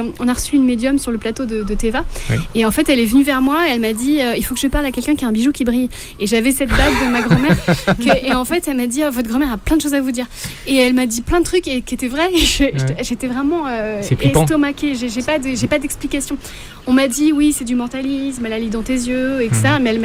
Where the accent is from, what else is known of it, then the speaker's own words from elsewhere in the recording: Brittany, France; parce que je suis bretonne.